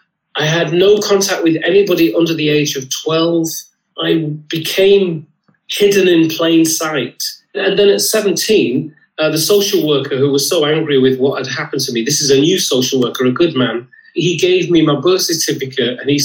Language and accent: English; North West England, United Kingdom; So I had a brilliant childhood. I grew up in Lancashire.